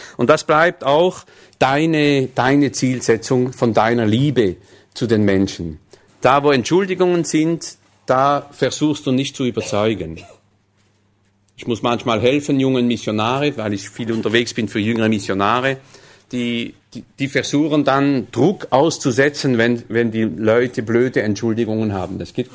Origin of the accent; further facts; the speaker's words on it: France; Ich bin Ausländer, ich bin Franzose, aber ich bin nicht von dort, die kennen meine Eltern nicht